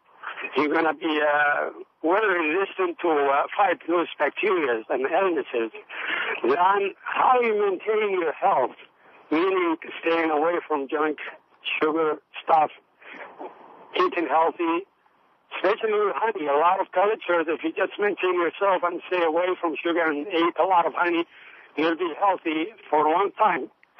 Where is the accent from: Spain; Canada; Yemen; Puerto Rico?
Yemen; now in Berkeley, United States